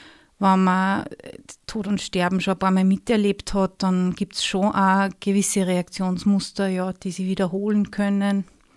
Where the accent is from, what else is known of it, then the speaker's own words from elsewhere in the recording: Austria; in unserer Gesellschaft oder auch bei uns in Österreich